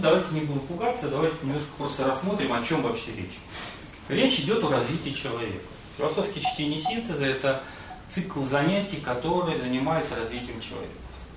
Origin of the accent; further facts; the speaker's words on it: Saint Petersburg, Russia; вот я вот из Питера